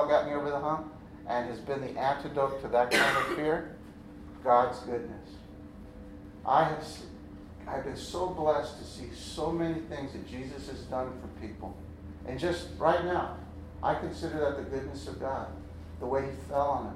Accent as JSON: {"language": "English", "town": "Baghdad", "region": "Arizona", "country": "United States", "tie": "born or raised there", "said": "when I was growing up in Baghdad, Arizona, okay? And Gigi was the coolest cat in Baghdad, Arizona."}